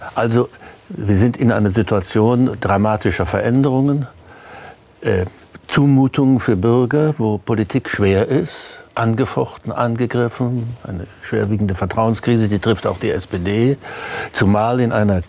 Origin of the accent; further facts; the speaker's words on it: East Germany, Germany; ich bin ja alt genug, dass ich als Ostdeutscher mit großem Neid auf das goldene Zeitalter der SPD geblickt habe.